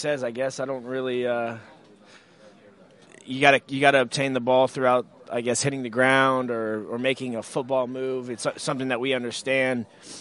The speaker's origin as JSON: {"language": "English", "region": "Texas", "country": "United States", "tie": "born or raised there", "said": "clearly you're 11 years old growing up in Texas"}